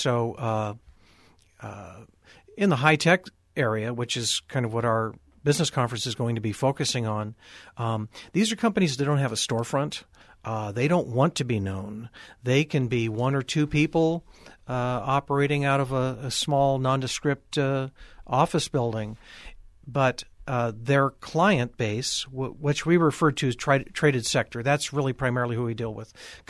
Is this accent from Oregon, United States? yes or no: yes; Eugene, Oregon, United States; From my perspective, I came from Eugene.